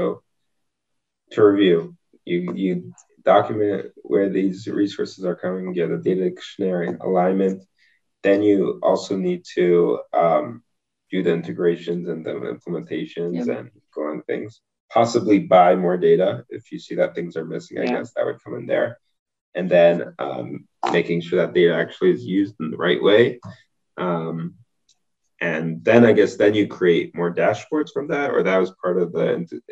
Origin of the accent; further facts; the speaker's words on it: United States; now in Israel; I'm located in Israel, so I was like, I'm from the States, United States.